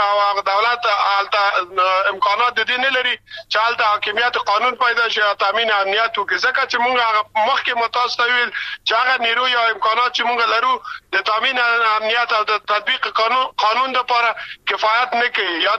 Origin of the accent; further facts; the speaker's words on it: Afghanistan; مونږ تاسو خو د افغانستان خلک یو،